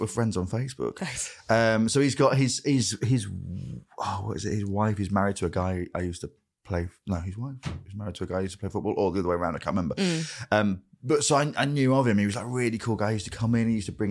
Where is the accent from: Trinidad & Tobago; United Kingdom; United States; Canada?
United Kingdom; Grimsby, Yorkshire and the Humber; growing up in Grimsby, there was a lot of wet breaks.